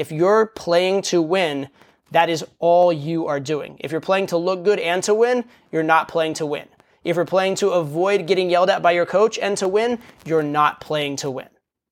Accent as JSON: {"language": "English", "country": "United States", "tie": "born or raised there", "said": "Sorry, I grew up in the United States. It's what we call it here."}